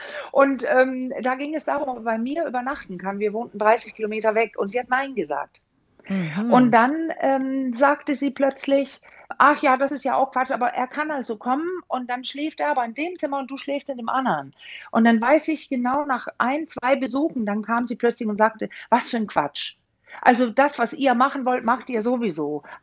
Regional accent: Denmark; now in Germany; weil ich bin ja Dänin und bin auch so in so einer entspannten Stimmung aufgewachsen.

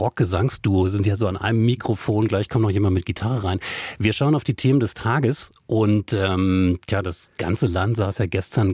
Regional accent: Wolfsburg, Lower Saxony, Germany; Ja, ich komme ja aus Wolfsburg. Da wurden Autos produziert und werden noch immer.

